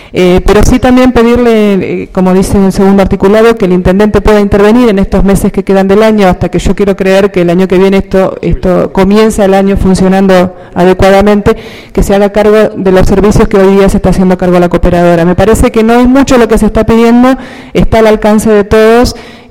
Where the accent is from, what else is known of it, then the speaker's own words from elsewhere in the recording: Argentina; Estuve hasta terminar el secundario viviendo en Struder, soy de Struder, y estudié en este colegio